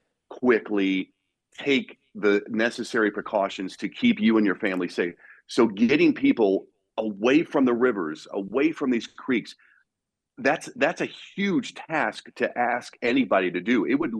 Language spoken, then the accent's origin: English; Midwest, United States; People in this part of the country, like I grew up in the Midwest, a very small town, we're very, you know, rigid in our beliefs.